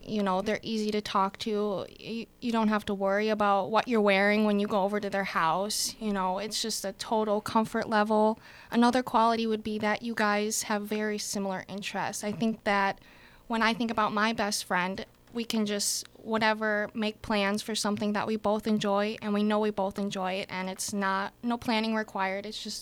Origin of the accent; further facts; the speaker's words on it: North Fond du Lac, Wisconsin, United States; I was born and raised in North Fond du Lac.